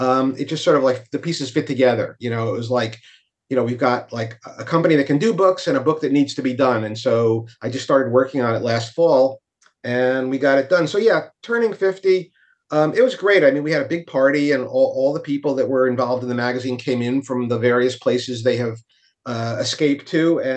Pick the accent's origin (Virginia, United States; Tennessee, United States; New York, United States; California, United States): New York, United States; Well, I'm a New Yorker born and bred, but I've been in Brooklyn in my second term of tour of duty, 25 years.